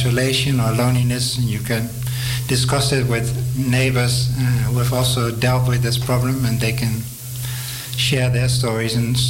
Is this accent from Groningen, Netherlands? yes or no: yes; Groningen, Netherlands; I am originally from Groningen in the north in the Netherlands.